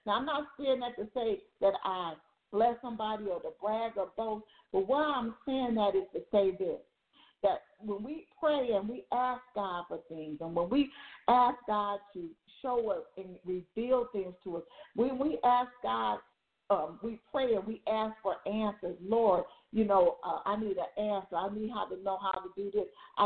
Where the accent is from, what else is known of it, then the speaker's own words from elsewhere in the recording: California, United States; I'm from Southern California, and we have a store called Albertson.